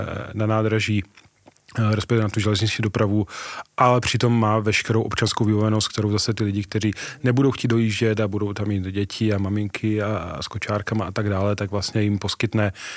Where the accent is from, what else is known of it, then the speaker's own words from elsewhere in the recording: Slovakia; now in Czech Republic; my jsme původem ze Slovenska, táta po odchodu ze Slovenska přemýšlel, co bude dělat